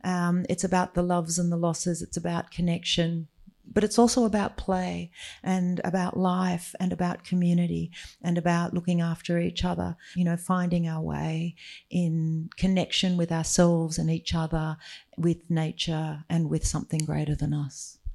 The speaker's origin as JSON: {"language": "English", "town": "Jervis Bay", "region": "Jervis Bay Territory", "country": "Australia", "tie": "born or raised there", "said": "I grew up in Jervis Bay, but the whole South Coast is the country of my heart."}